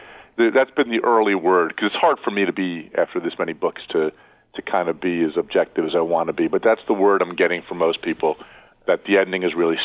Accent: New Jersey, United States; my home state of New Jersey

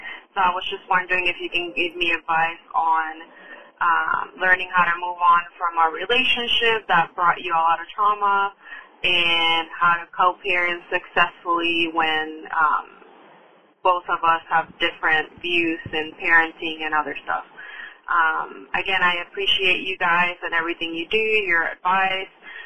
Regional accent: Puerto Rico; now in Lexington, United States; I'm calling from Lexington, South Carolina, but I'm originally from Puerto Rico.

